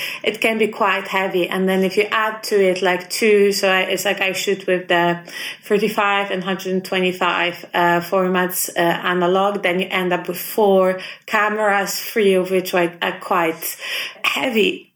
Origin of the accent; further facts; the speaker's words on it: Poland; English is a second language; moved away as an adult; now in Bergen, Norway; I am originally from Poland, and I work as a photographer in Bergen in Norway.